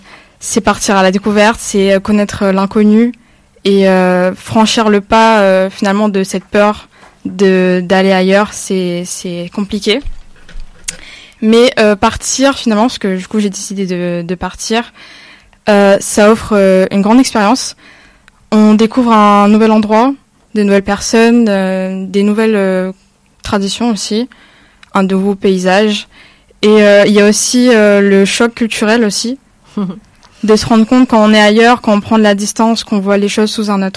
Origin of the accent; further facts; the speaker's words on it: Réunion; nous, en tant que Réunionnais, la réalité qu'on a de l'île